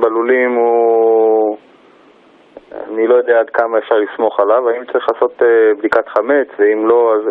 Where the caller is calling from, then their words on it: Margaliot, Northern District, Israel; אני ממושב מרגליות בצפון.